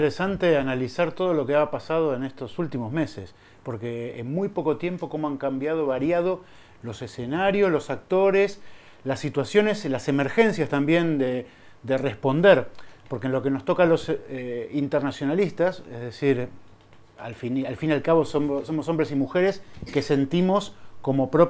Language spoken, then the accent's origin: Spanish; Basque Country, Spain; Desde aquí, como vascos, como internacionalistas